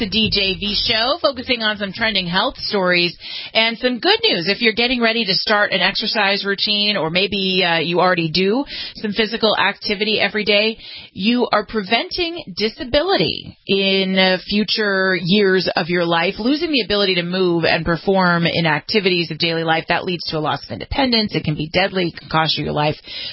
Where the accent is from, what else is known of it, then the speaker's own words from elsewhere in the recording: California, United States; I always love to tell you guys stories from my home state of California.